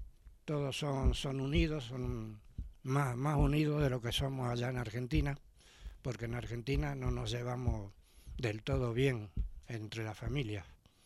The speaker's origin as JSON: {"language": "Spanish", "country": "Spain", "said": "España, en mi tierra."}